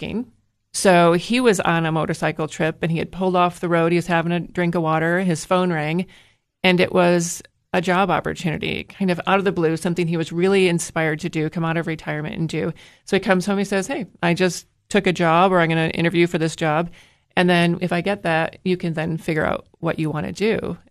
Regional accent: Michigan, United States; I grew up in Michigan, so that's where I was living.

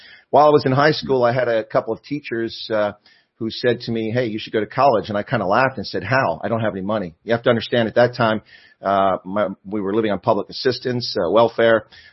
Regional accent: Baltimore, Maryland, United States; born there; I was born in Baltimore, Maryland, or as people in Baltimore say, Balmer, in the state of Maryland.

